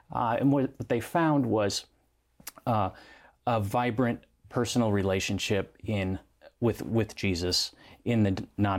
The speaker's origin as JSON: {"language": "English", "town": "West Chicago", "region": "Illinois", "country": "United States", "tie": "born or raised there", "said": "I grew up in the Chicago suburbs, 30 miles west of the city, and the town of West Chicago, couple miles from Wheaton, Illinois"}